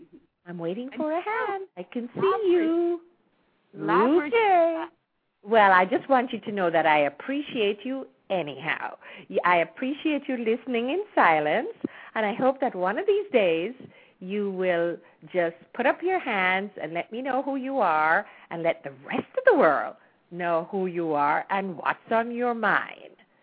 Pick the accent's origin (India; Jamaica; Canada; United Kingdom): Jamaica; now in United States; I was born and raised in Jamaica. I've spent most of my life here in the United States, the major portion of my life, and I am proud to be an American. But I am really also proud to be a Jamaican.